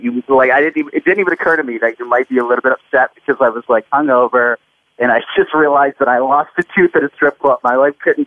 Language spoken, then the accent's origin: English; Flint, Michigan, United States; I did in Flint, Michigan, my hometown.